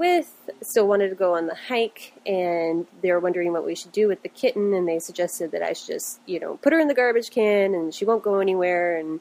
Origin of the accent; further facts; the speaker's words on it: Washington, United States; now in American Samoa; I grew up in Washington State, but with the Park Service, I moved around quite a bit throughout the Pacific Northwest and Southwest, and more recently to the South Pacific in American Samoa.